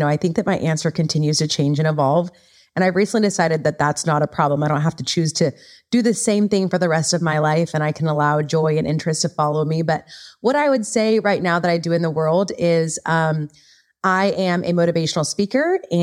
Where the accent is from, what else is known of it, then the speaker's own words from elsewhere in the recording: California, United States; So I grew up in rural California, and I know that maybe some of your listeners know that there are rural parts of California